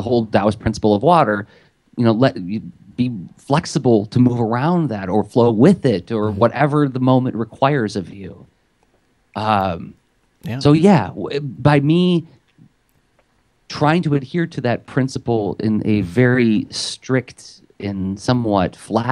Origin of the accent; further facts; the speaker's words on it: Midwest, United States; I'm a Midwesterner, you know, I get a little squeamish when that happens.